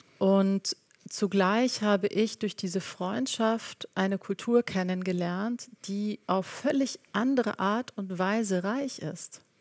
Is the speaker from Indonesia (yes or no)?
yes; Bali, Indonesia; also born or lived in Germany; Und ich bin nicht nur auf Bali aufgewachsen, sondern auch in Deutschland.